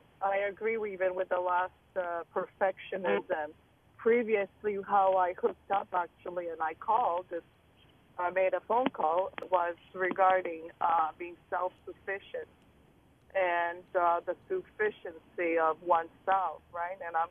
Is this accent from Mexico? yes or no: no; Poland; now in United States; I come from Poland